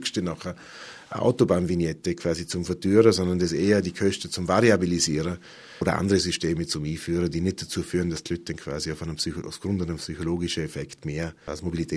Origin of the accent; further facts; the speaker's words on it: Vorarlberg, Austria; Ja, ich bin ja ein Vorarlberger, wie man vielleicht noch halbwegs hört.